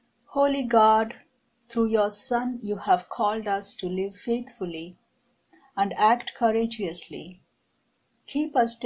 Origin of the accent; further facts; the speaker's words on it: Delhi, India